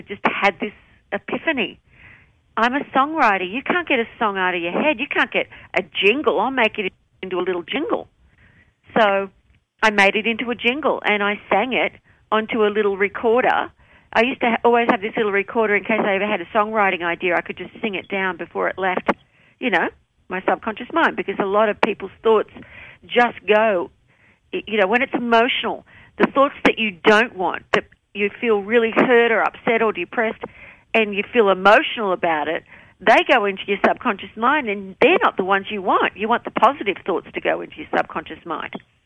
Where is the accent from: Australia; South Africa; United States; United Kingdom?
Australia; I'm an Australian young singer, and I don't care, you know, how the men of America made money.